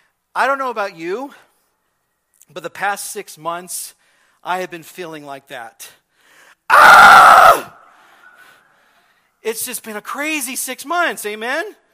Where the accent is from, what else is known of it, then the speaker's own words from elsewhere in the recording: California, United States; because I'm from Southern California. Took me all the way to East L.A. I was near more Orange County.